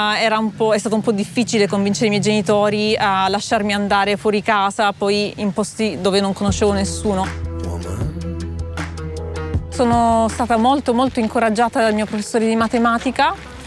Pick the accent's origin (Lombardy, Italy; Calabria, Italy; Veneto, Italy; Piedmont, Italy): Calabria, Italy; Catanzaro; Sono nata a Catanzaro, ho frequentato appunto le scuole in città.